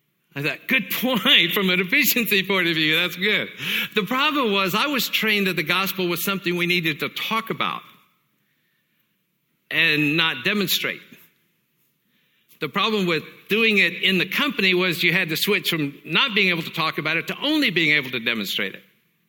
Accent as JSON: {"language": "English", "region": "Tennessee", "country": "United States", "also_born_or_lived": "China", "said": "I'm from Tennessee, so we say hey there a lot. We also say y'all."}